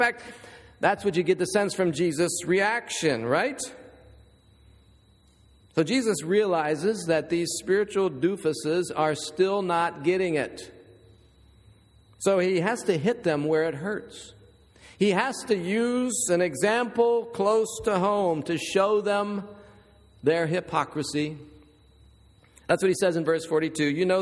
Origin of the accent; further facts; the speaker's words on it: Ohio, United States; because when I grew up in Ohio in the winter, I was glad that February was a short month.